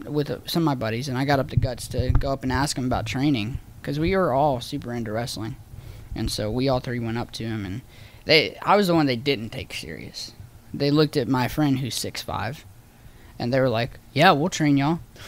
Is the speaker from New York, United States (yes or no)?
no; Mississippi, United States; Like when I growing up in Mississippi, I was of course I loved wrestling